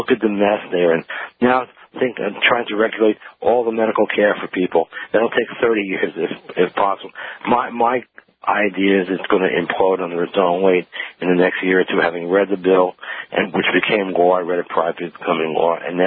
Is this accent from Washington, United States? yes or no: no; New York, United States; I'm not a native Marylander, I'm from New York